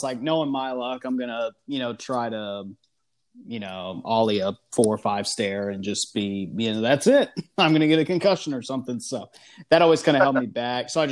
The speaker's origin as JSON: {"language": "English", "town": "Maumelle", "region": "Arkansas", "country": "United States", "lives_now": "Hot Springs, United States", "said": "I'm originally from Maumelle, but I've been in Hot Springs for the past 2 years."}